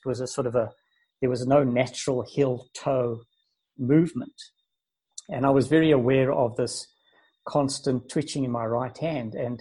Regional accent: South Africa; moved away as an adult; also born or lived in New Zealand; now in Canada; I was born in South Africa and grew up and was educated in Johannesburg and Cape Town in South Africa and qualified as a lawyer. And then left South Africa to live in New Zealand and lived there for about 5 years and have been in Canada for the last 25 years.

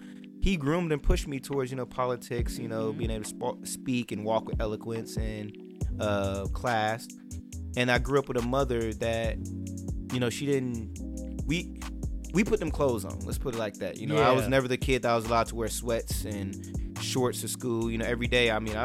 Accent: Las Vegas, Nevada, United States; Yes, born and raised in Las Vegas.

